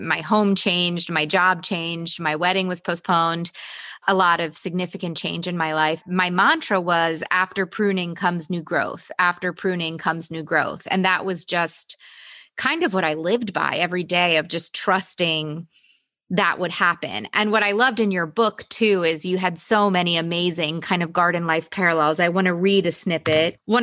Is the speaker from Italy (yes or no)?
yes; Italy; I'm from Italy and I would go to my family home in Italy and we're surrounded by the Dolomites.